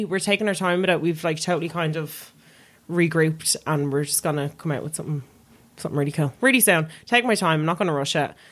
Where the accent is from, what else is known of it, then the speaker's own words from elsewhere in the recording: Dublin, Leinster, Ireland; I'm from Dublin. And they're like, I know that, but like, where are you really from? And I'm like, I'm from the north side.